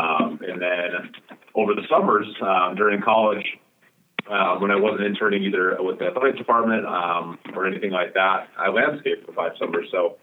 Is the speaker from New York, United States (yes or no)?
no; Minnesota, United States; So I'm originally from Minnesota